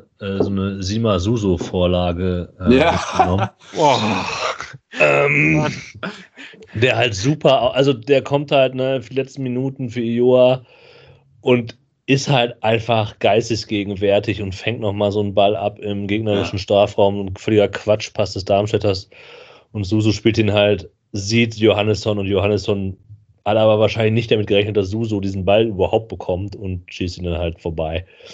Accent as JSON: {"language": "German", "town": "Düsseldorf", "region": "North Rhine-Westphalia", "country": "Germany", "said": "dass man als Düsseldorfer halt weiß, wie safe er durch gewesen wäre."}